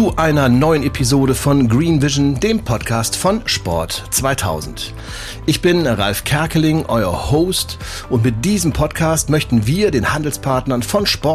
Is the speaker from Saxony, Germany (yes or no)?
no; Cologne, North Rhine-Westphalia, Germany; Ich komme ja mehr aus dem Norden Deutschlands, also aus Köln.